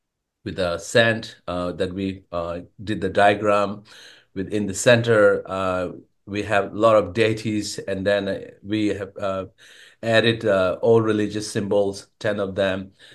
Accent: Tibet, China; And I'm from Tibet, and then our museum in the Netherlands has been greatly blessed by the Dalai Lama

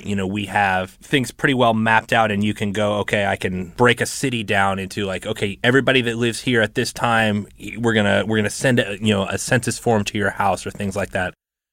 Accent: Oklahoma City, Oklahoma, United States; also born or lived in Portales, New Mexico; now in Cincinnati, United States; I live in Cincinnati, Ohio now. I grew up in Oklahoma City, but I was actually born in New Mexico.

